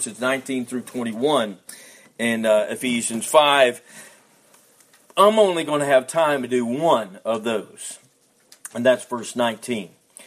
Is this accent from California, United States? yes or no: no; Georgia, United States; I say this because I'm from Georgia, but anyway, they got lots of peaches there.